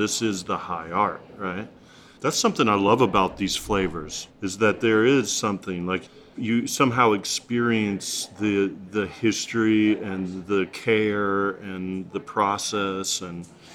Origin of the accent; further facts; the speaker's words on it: North Carolina, United States; You know, I grew up here in Western North Carolina.